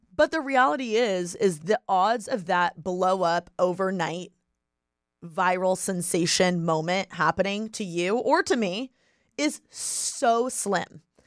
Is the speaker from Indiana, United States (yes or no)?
yes; Bloomington, Indiana, United States; moved away as an adult; now in Los Angeles, United States; I moved from Bloomington, Indiana to LA a week after I turned 18 to go to school.